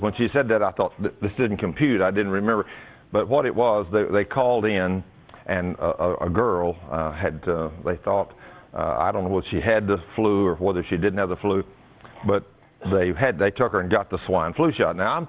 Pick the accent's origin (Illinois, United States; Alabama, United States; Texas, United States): Texas, United States; I was raised in Texas, and I like warm weather.